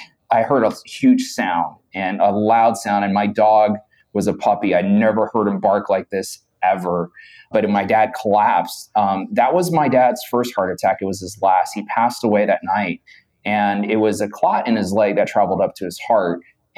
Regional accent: Brooklyn, New York, United States; I'm a Puerto Rican descent. I grew up in Brooklyn

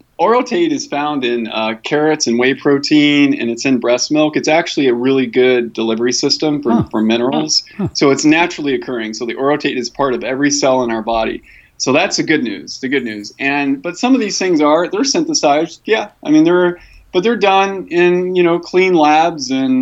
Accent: South Bend, Indiana, United States; Indiana. I was born in Indianapolis, and then I moved to South Bend, and we kind of moved around, lived in San Antonio for a year, and South Dakota for a year on a Sioux Indian reservation.

